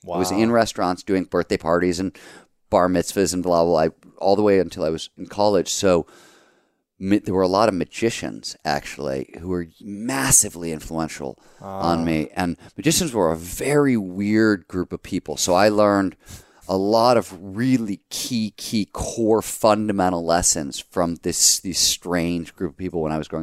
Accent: Cleveland, Ohio, United States; So when I was growing up in Cleveland, the magic store was Pandora's Box. It was in Richmond Mall in Mayfield, Ohio.

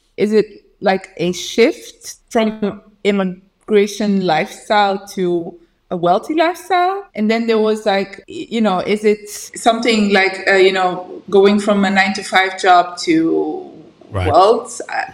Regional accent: Netherlands; because I grew up in Holland, in Netherlands.

